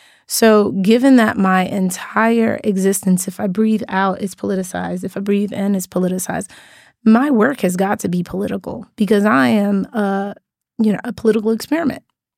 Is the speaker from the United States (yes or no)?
no; Guyana; born there; I was born in Guyana, which is a former British colony and one of the poorest countries in the region.